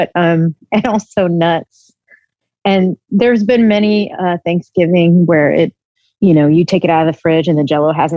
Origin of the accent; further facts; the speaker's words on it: Texas, United States; But I'm also from Texas and I love